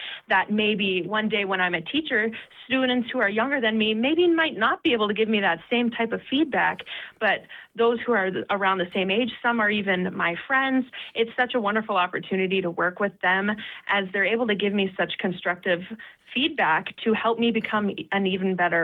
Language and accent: English; Bismarck, North Dakota, United States; also born or lived in Grand Forks, North Dakota; because I'm originally from Grand Forks, but we moved to Bismarck when I was in third grade, and I joined the children's choir in Bismarck